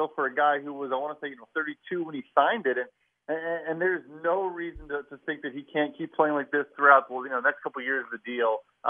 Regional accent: Chicago, Illinois, United States; I mean, for example, I'm from Chicago

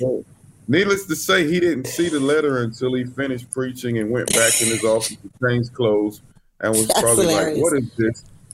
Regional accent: North Carolina, United States; I'm from North Carolina, a little town that only has 20,000 in population.

